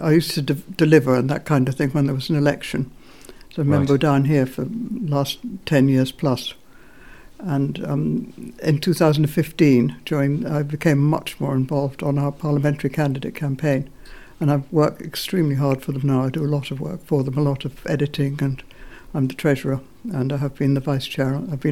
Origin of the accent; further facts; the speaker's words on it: Ireland; moved away as an adult; now in London, United Kingdom; I grew up in Ireland, in fact, in the countryside in Ireland, and went to Trinity College Dublin. And on graduating, I married an English guy and came over here and lived in London